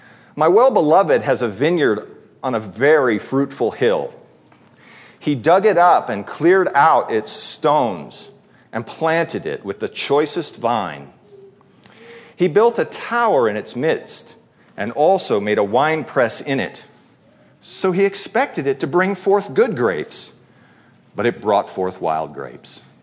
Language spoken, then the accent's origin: English; Prescott, Arizona, United States; I'm from Prescott. I'm a Presbyterian.